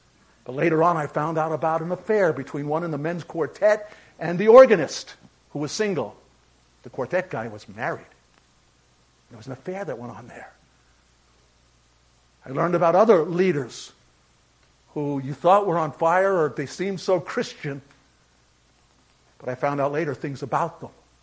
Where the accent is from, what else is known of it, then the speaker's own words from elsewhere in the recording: Staten Island, New York, United States; Again, growing up in New York City, not Manhattan, but Staten Island. It was part of New York City.